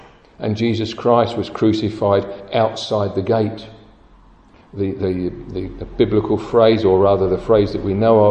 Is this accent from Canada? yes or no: no; United Kingdom; You know how we would have hated that as proud British